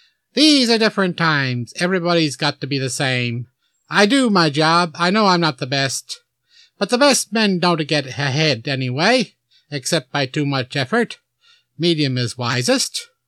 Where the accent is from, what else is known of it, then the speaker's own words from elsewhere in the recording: Canada; that I'm a Canadian. And this is something a Canadian should not do.